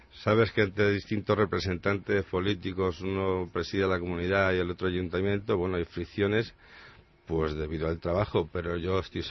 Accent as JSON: {"language": "Spanish", "town": "Valdemoro", "region": "Community of Madrid", "country": "Spain", "tie": "born or raised there", "said": "Somos todos de Valdemoro y bueno, empezamos siendo niños"}